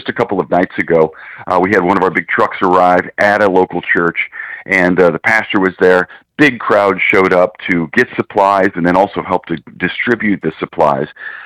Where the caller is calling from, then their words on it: Kerrville, Texas, United States; I'm in the Kerrville area of Texas.